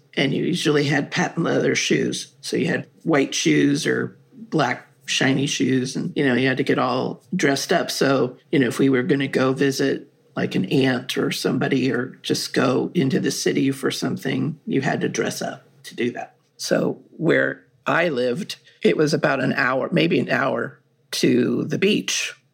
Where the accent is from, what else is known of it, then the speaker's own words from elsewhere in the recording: San Anselmo, California, United States; growing up in San Anselmo was an amazing place to grow up because we were outside all the time.